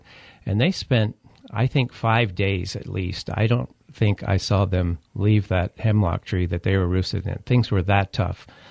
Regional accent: South Burlington, Vermont, United States; I mean, I grew up in South Burlington.

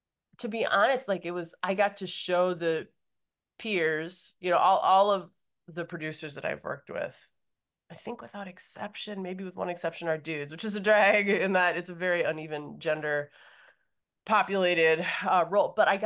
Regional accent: Minneapolis, Minnesota, United States; also born or lived in New York; So I grew up in Minneapolis. And I split my time now between Minneapolis and New York.

